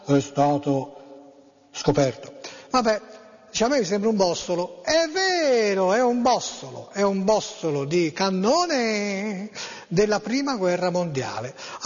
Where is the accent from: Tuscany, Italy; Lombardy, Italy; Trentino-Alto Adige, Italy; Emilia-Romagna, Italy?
Tuscany, Italy; Florence; ho lavorato per molti anni a Prato, 25 anni Firenze-Prato, però io sono fiorentino